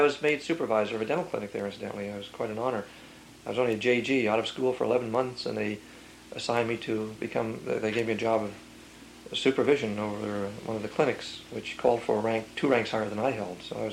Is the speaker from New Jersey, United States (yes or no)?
yes; Passaic, New Jersey, United States; Yes, right here in Passaic. I was born in Passaic.